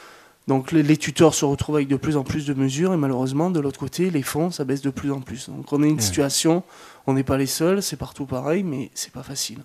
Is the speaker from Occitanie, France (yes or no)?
yes; Montpellier, Occitanie, France; Moi, je viens de Montpellier, en plus, à la base.